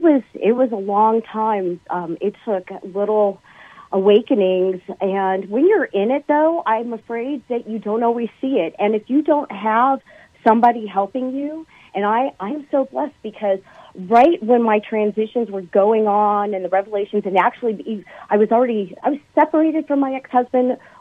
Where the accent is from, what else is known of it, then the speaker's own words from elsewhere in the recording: Los Angeles, California, United States; my being subjected to his antics growing up in Los Angeles in the 70s and the 80s